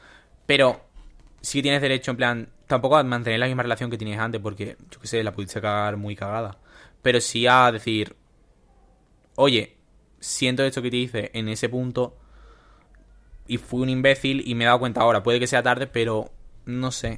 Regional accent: Andalusia, Spain; Ay, tía, que soy andaluz, qué pesadilla.

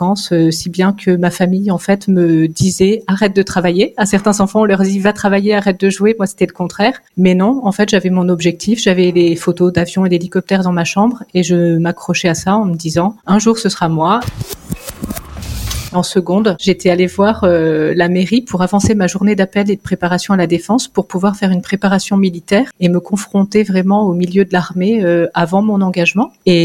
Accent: Auvergne-Rhône-Alpes, France; J'ai grandi en Auvergne, donc à proximité des volcans.

